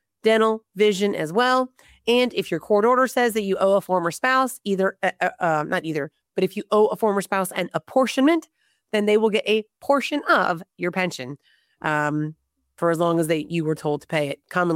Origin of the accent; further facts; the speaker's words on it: Florida, United States; I'm from Florida, so we say go Gators.